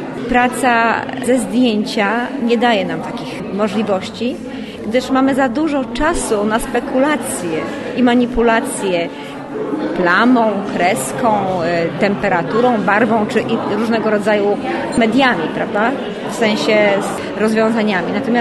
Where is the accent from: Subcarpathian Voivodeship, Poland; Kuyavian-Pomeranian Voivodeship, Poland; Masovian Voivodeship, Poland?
Masovian Voivodeship, Poland; Warsaw; born there; Urodziłam się rzeczywiście w Warszawie, natomiast pierwsze miesiące mojego życia spędziłam na Wybrzeżu i właściwie w Wybrzeżu Gdańskim, później też bywałam oczywiście na Podlasiu, o którym wspomniałam.